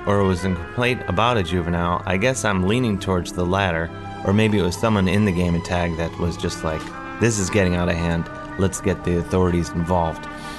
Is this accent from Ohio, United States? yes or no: yes; University Heights, Ohio, United States; By the way, one town over from where I grew up in University Heights.